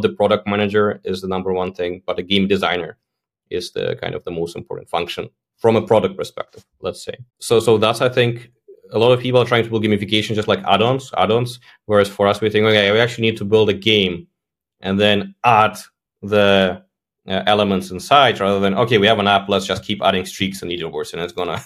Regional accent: Belarus; now in Poland; I'm actually in Poland right now, but I'm from Belarus originally.

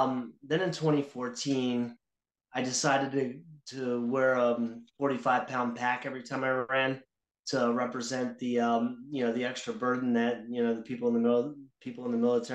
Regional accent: Long Island, New York, United States; I'm from Long Island, New York.

